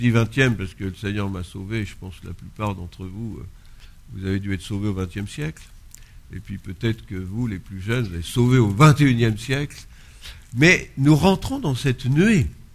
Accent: France; Alors, comme je suis français, je me suis dit

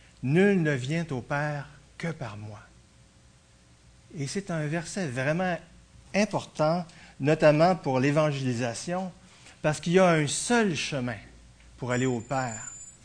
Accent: Baie-Comeau, Quebec, Canada; Et je viens de Bécomo, mais j'ai surtout vécu à Québec.

